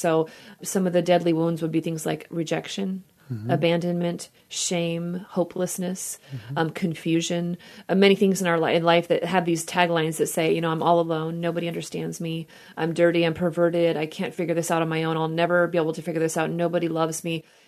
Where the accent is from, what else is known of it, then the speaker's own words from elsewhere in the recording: Texas, United States; born there; I was born in Texas. In the state of Texas, all adoptions were closed.